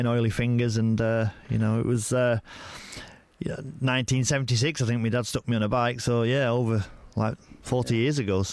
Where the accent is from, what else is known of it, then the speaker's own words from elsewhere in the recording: Morecambe, North West England, United Kingdom; I was brought up properly in Morecambe and, you know, I loved it, you know. There was Heysham as well, not too far away, Lancaster, you know.